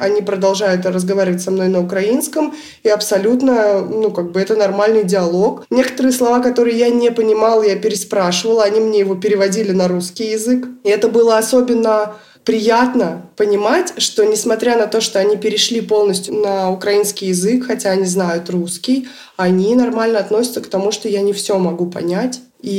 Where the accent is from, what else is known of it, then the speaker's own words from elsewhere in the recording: Russia; мне неловко говорить о том, что я из России.